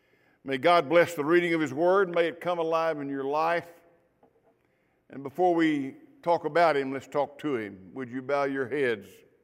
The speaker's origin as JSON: {"language": "English", "region": "Mississippi", "country": "United States", "tie": "born or raised there", "said": "I went back to my hometown and coached high school football. And while coaching there, I started pastoring a union church. Now, a union church in Mississippi is a church that's one building"}